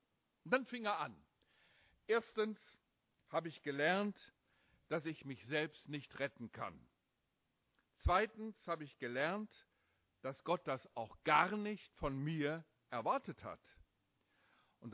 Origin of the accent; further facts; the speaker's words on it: Steinbach, Hesse, Germany; Hier sitzen bestimmt viele fleißige Leute aus dem kleinen Ort in Hessen, aus Steinbach, Heiger Steinbach, wo ich herkomme, 900 Seelendorf.